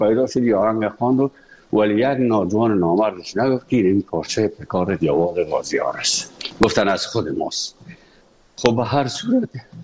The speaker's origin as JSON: {"language": "Persian", "country": "Afghanistan", "moved": "yes", "said": "وقتی که من از افغانستان بر آمدم"}